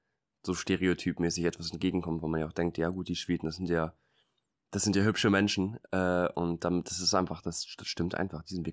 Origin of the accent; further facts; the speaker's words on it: Northern Germany, Germany; aber als Norddeutscher gefällt mir das eigentlich halt auch ganz gut